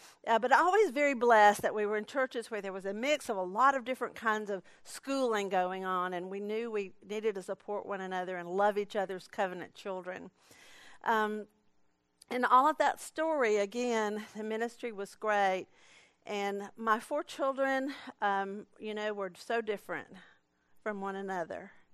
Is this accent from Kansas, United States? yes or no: no; Atlanta, Georgia, United States; I grew up in South Atlanta in a Southern Baptist church, good old Southern Baptist church